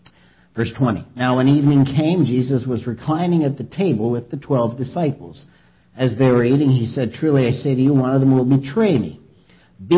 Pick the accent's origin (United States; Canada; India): Canada; Montreal, Quebec; born there; Je parle français comme toute la gang, oui. Je suis né à Montréal.